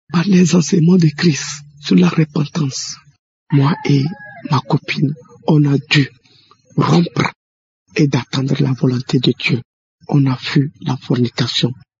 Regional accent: Togo; Je suis un Togolais vivant au Togo.

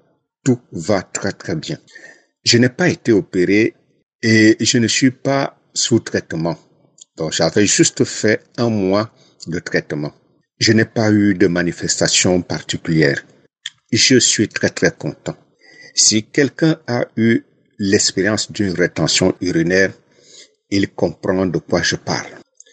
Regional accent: Douala, Littoral, Cameroon; je suis Camerounais vivant à Douala.

